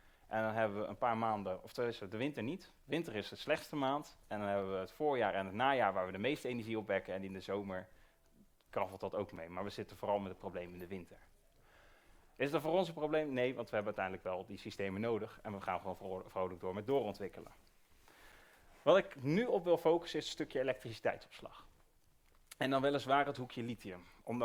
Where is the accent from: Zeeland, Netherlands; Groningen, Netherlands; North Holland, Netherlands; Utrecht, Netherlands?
Utrecht, Netherlands; Ik kom zelf uit Utrecht.